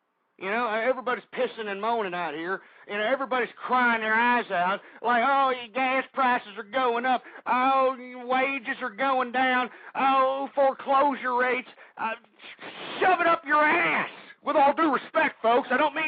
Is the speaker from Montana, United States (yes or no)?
no; Texas, United States; But I am from Texas, and I know Phil Graham, and he is a true conservative.